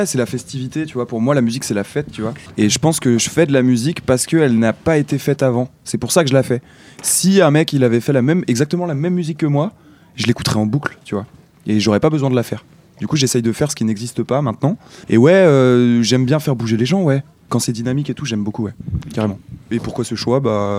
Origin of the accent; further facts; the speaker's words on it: Lorient, Brittany, France; now in Rennes, France; Lorient, c'est là d'où je viens, à la base. Et je suis arrivé à Rennes il y a peut-être 10 ans, tu vois. 9 ans, 10 ans, un truc comme ça. Et avant, j'ai passé toute mon enfance à Lorient.